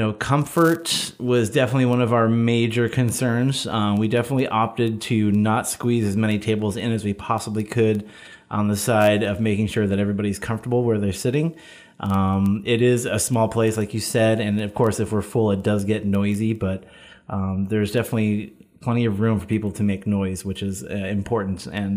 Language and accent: English; Millerton, New York, United States; an amazing greens producer out of Millerton, New York, which is my hometown.